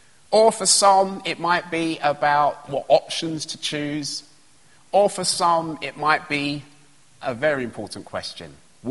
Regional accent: London, United Kingdom; So when I was at primary school, I grew up in East London.

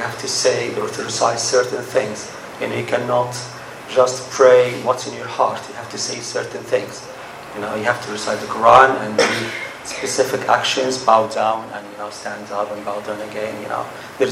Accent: Cairo, Cairo Governorate, Egypt; English is a second language; moved away as an adult; now in England; I'm originally from Egypt. I was born in Egypt and came to England in 2010. So I lived there until I was 39.

